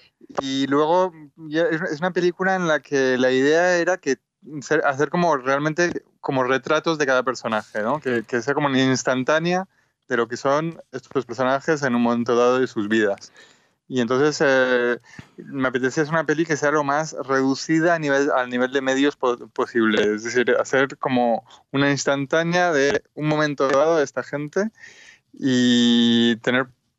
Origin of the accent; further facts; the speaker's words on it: Barcelona, Catalonia, Spain; moved away as an adult; now in France; una madre nacida en Marruecos, que han ido explorando el mundo y que cuando yo tenía 4 años se instalaron en Barcelona. Y yo crecí en Barcelona a los 4 a los 18 años, y a los 18 años pues me fui a Francia a estudiar cine